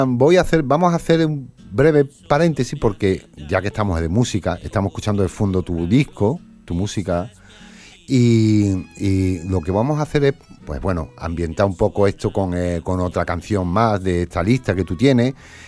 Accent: Andalusia, Spain; nosotros que somos andaluces, siempre vamos a tener una referencia mucho más personal

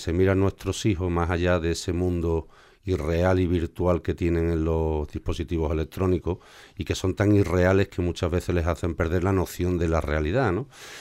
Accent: Jerez, Andalusia, Spain; yo vengo de Jerez y allí hay 2 campos y están haciendo el tercero.

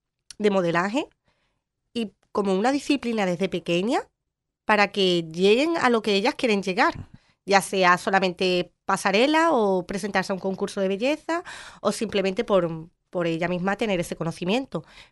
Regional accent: Valencia, Valencian Community, Spain; o yo, por ejemplo, que soy Valencia

